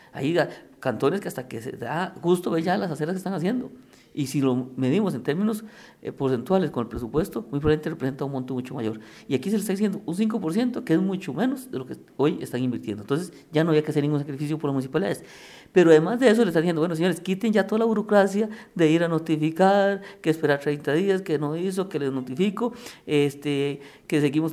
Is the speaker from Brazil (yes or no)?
no; Costa Rica; somos costarricenses, democráticos, que tenemos un país verde